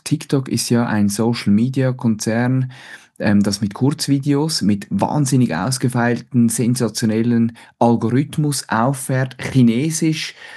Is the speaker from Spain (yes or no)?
no; Switzerland; Was könnten wir lernen von den Briten, jetzt als Schweizer ganz besonders, mit unseren horrenden Zöllen